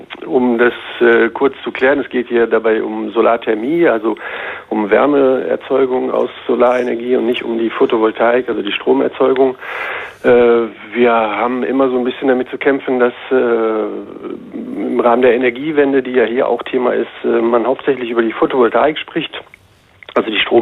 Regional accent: Berlin, Germany; now in France; Nee, da könnte ich eher noch irgendwie Berlinern oder so, aber ich bin ja ein echter Berliner.

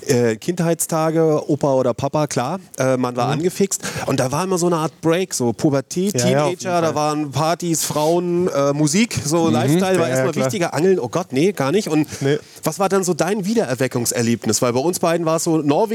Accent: Schwerin, Mecklenburg-Vorpommern, Germany; gegen meine Heimatstadt Schwerin haben sie keine Chance

